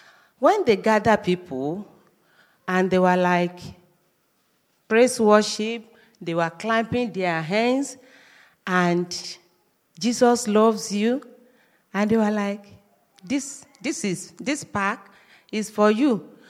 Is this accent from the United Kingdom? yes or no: no; Ibadan, Oyo, Nigeria; We came from Nigeria and from this town called Ibadan.